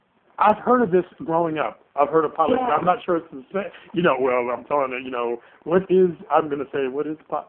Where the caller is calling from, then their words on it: Hampton Roads, Virginia, United States; I'm calling here from Hampton Roads in Virginia.